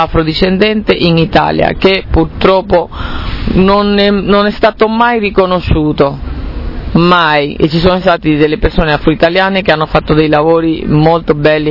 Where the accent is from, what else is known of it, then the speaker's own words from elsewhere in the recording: Venezuela; anch'io vengo dal Venezuela, che è un paese caldo.